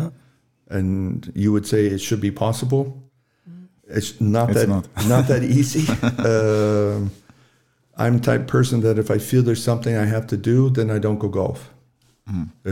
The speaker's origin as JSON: {"language": "English", "town": "Seattle", "region": "Washington", "country": "United States", "tie": "born or raised there", "said": "You know, I grew up in the Seattle area, so we had nothing but water and we had mountains."}